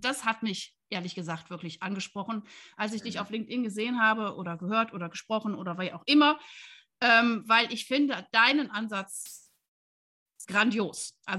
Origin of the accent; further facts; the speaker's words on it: Wuppertal, North Rhine-Westphalia, Germany; ich bin ja Wuppertalerin und ich komme auch aus der Südstadt und ich war sogar noch vor einer Woche in Wuppertal